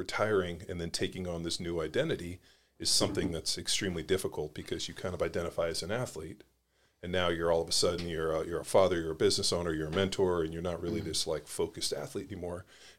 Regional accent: Palos Verdes, California, United States; So I'm from Palos Verdes.

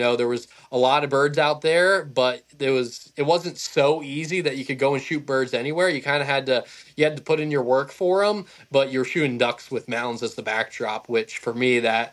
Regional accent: Virginia, United States; I think just growing up in Virginia, cutting my teeth in the places I did, a swamp will always hold a really, really special place in my heart.

